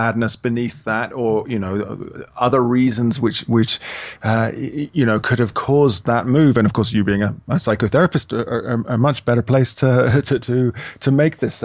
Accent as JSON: {"language": "English", "region": "England", "country": "United Kingdom", "lives_now": "Colombia", "said": "I say we, I'm English or whatever, but I live here."}